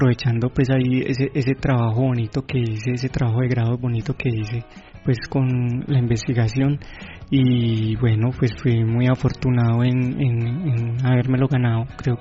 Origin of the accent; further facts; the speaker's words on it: Antioquia, Colombia; creo que la oportunidad que nosotros tenemos como paisas son, pues en otros lugares no las vas a encontrar